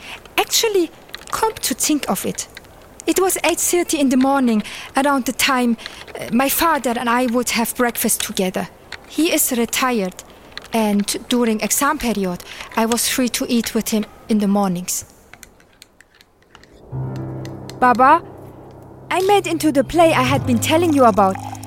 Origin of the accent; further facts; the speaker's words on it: Germany; now in Ireland; Germany, but my parents are Turkish.